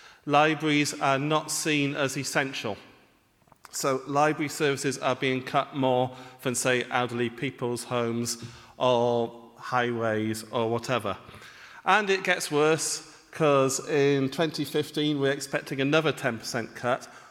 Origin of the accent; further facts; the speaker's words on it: England, United Kingdom; I am sorry. I am from England. I do not speak French.